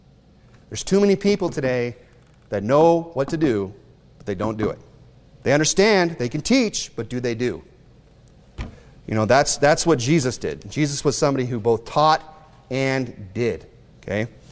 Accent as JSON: {"language": "English", "region": "Michigan", "country": "United States", "tie": "born or raised there", "said": "I grew up in Michigan. I know Southern Michigan, Ohio, Indiana has a lot of IFB churches."}